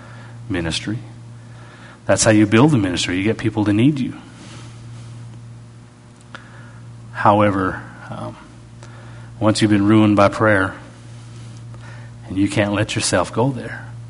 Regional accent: Canada; I didn't know how to play basketball. I'm from Canada.

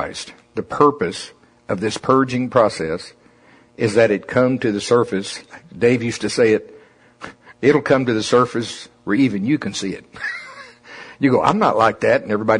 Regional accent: the South, United States; See if it don't sound. I'm from the South, okay?

